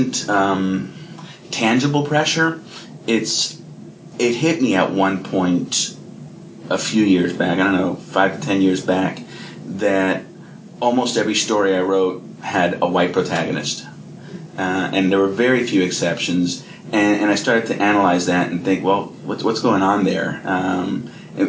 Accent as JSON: {"language": "English", "town": "Miami", "region": "Florida", "country": "United States", "tie": "born or raised there", "first_language": "Spanish", "second_language": "English", "said": "Well, I'm Cuban-American. I was born in Florida, grew up in Miami, in and out of the Little Havana area. So my first language was Spanish, started kindergarten not speaking a word of English"}